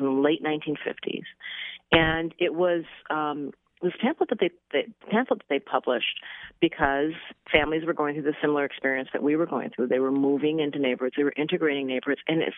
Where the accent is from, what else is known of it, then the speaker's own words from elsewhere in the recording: Minnesota, United States; I grew up in Minnesota, a neighboring state.